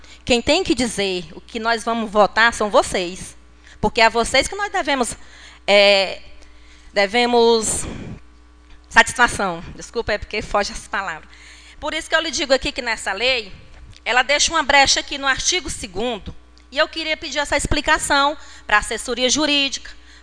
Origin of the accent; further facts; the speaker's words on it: Demerval Lobão, Piauí, Brazil; nasci e me criei na Demerval Lobão